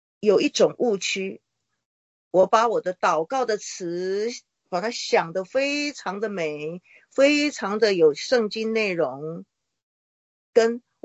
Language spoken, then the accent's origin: Chinese; Taiwan; Chinese is a second language; 因为我是台湾的背景哈